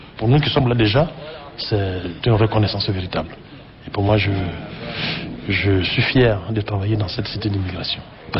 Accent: Côte d’Ivoire; moved away as an adult; now in France; À l'issue de notre coup de 1999, j'ai quitté la Côte d'Ivoire et changé de mode de vie en France avec toute ma famille.

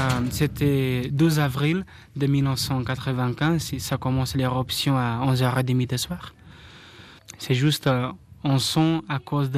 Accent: Chã das Caldeiras, Fogo, Cape Verde; French is a second language; Je suis né ici à Chandas Calderas. J'ai grandi ici. J'habite là.

